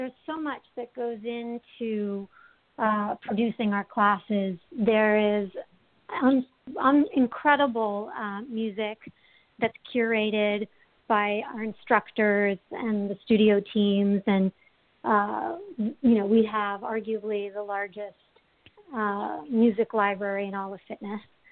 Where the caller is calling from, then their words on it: Maplewood, New Jersey, United States; I'm calling from Maplewood, New Jersey.